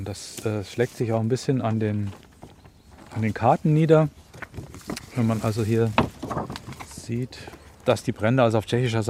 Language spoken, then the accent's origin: German; Dresden, Saxony, Germany; Wir kommen aus Dresden und ja, ist quasi um die Ecke